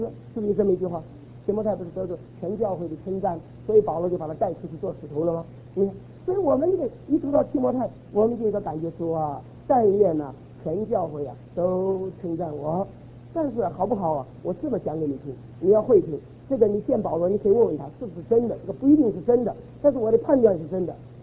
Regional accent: China; 我们是中国人呢、啊，有中国人一个特点呢

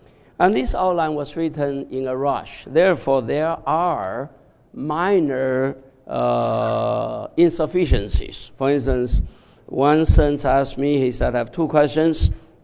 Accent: Cleveland, Ohio, United States; but I don't like to brag about it because I'm from Cleveland

